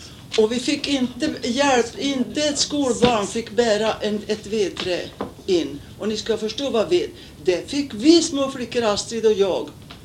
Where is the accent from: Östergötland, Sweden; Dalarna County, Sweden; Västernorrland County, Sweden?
Dalarna County, Sweden; Lima; Nu ska jag tala för hur det var med vedbärningen hemma i Lima.